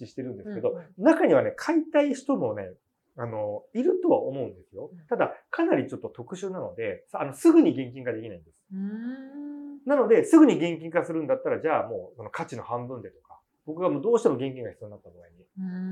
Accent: Kawasaki, Kanagawa, Japan; 僕神奈川ですよ、川崎ですよ、

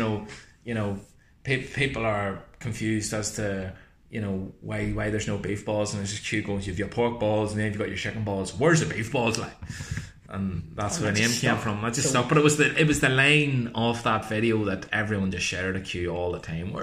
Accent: Newry, Northern Ireland, United Kingdom; Well, I was brought up in Newry, so I think I have a bit of it, like, you know.

